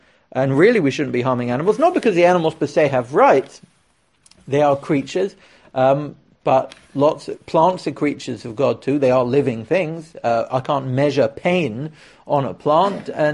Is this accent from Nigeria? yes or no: no; England, United Kingdom; I'm English.